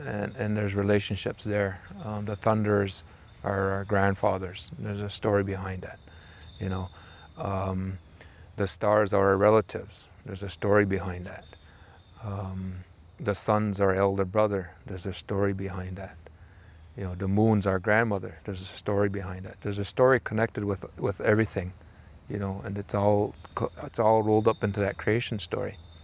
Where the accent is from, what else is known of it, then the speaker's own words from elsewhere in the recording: United States; I'm from the Bear Clan, Wageskle Wage, and Oniyoda Aga, that's the people of the Standing Stone, what today we call the Oneida Nation.